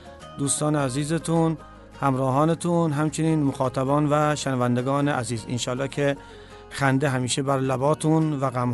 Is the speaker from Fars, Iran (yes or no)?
no; Behbahan, Khuzestan, Iran; من خوزستانی هستم، سیتم اهل بهبهان هستم.